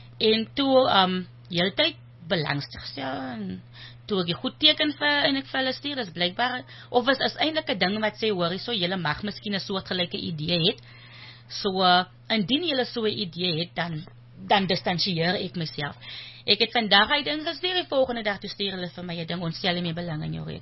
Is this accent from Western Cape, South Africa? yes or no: yes; Zoar, Western Cape, South Africa; Ek het lekker groot geword daar